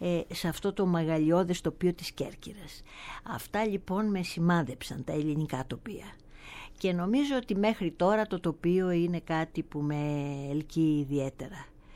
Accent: Igoumenitsa, Epirus, Greece; όταν πέρασα τα παιδικά μου χρόνια στην Ιγουμενίτσα, ήταν τα δύσκολα χρόνια του εμφυλίου

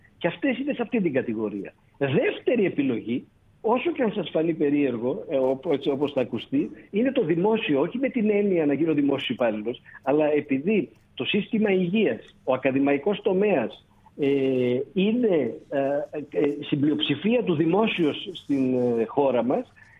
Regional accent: Greece; Θα το μεγαλώσω σε μια ξένη χώρα ή θα το μεγαλώσω στην πατρίδα μου για να αποκτήσει την ελληνική παιδεία και κουλτούρα.

